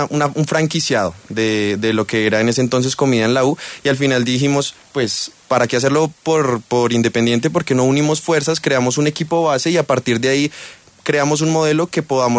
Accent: Bogotá, Bogotá D.C., Colombia; Sí, yo soy Rolo.

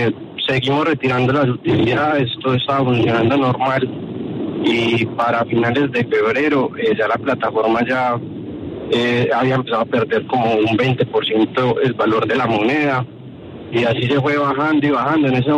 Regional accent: Antioquia, Colombia; la mayoría de los comerciantes de acá somos de Antioquia.

